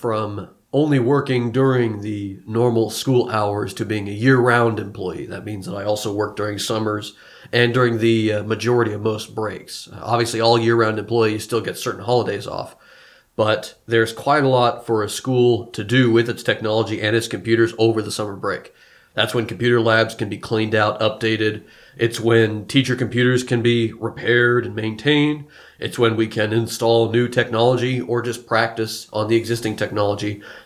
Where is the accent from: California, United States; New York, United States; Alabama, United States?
California, United States; Smith River; Well, I'm a proud native of the Del Kerr area. I grew up in Smith River Elementary School is the school I went to, and I graduated from the Del Norte County High School.